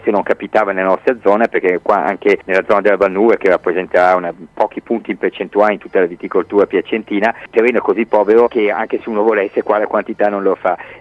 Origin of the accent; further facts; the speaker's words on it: Milan, Lombardy, Italy; born there; a Piacenza siamo arrivati perché nostra madre mia e il mio fratello è piacentina, ma noi siamo appunto nati a Milano, nostro padre era milanese.